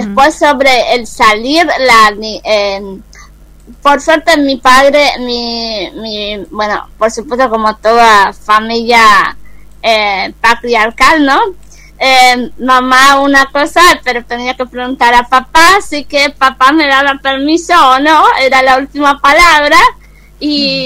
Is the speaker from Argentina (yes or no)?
yes; Misiones, Argentina; yo soy de Misiones, así que viví en el monte, en Misionero, literalmente